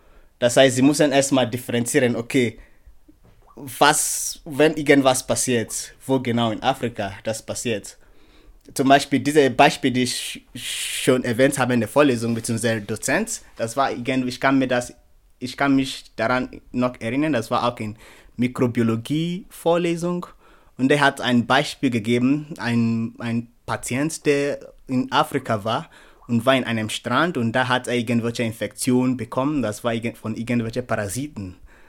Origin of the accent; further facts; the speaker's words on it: Nigeria; now in Germany; Ich komme aus Nigeria. Ich bin schon 5 Jahre in Deutschland, also seit 2015. Im Jahr 2015 bin ich hergekommen